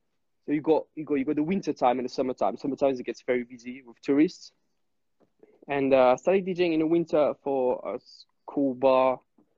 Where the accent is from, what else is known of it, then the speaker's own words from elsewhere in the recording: Corsica, France; English is a second language; I'm from Corsica, so a small island like in the Mediterranean, and so there's not very a big club scene